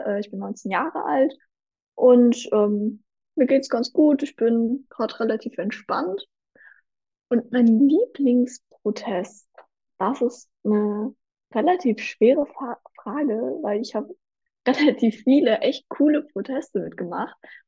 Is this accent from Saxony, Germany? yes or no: no; Lippstadt, North Rhine-Westphalia, Germany; eine der Koordinationspersonen von der Widerstandsgruppe in meiner Heimatstadt Lippstadt